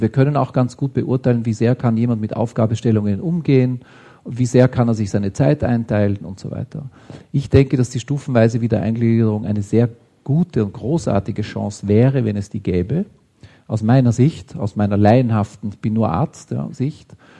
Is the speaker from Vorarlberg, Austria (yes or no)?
no; Vienna, Austria; now in Germany; Also ich bin Wiener, Österreicher, kein Deutscher, obwohl ich immer, man fragt mich hier immer wieder, ob ich aus Deutschland komme.